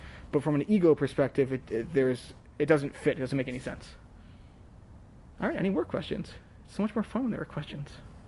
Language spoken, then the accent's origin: English; New York, United States; I'm from New York. And I'm a boy. I would never, ever be that polite.